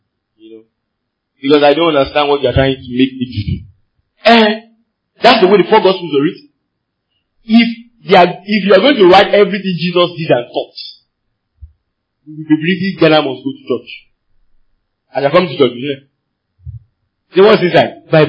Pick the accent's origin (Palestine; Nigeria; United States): Nigeria; Ogun; And me, I am from Ijebu. In Ijebu, we are stingy.